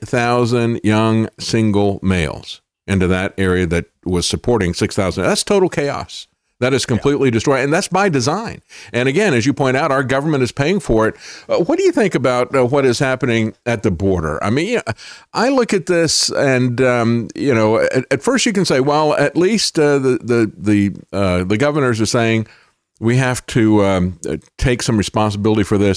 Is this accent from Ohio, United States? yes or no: no; Florida, United States; I grew up in Florida.